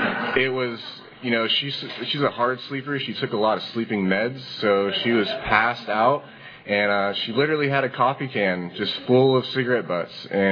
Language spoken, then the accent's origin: English; California, United States; I grew up in Northern California.